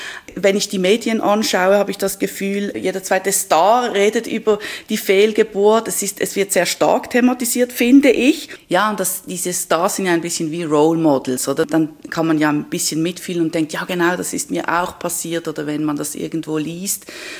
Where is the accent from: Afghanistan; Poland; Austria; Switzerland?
Switzerland; Basel, Basel-Stadt; now in Triesen, Liechtenstein; In Triesen, in einem kleinen Dorf, aber ursprünglich komme ich aus Basel. Ja, aus einer großen Stadt, aber seit 15 Jahren wohnen wir jetzt dort